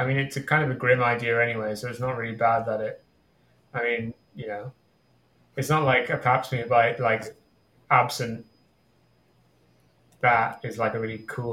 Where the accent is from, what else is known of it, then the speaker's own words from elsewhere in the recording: United Kingdom; One showing just that I'm British, and the other showing that I'm severely irony poisoned.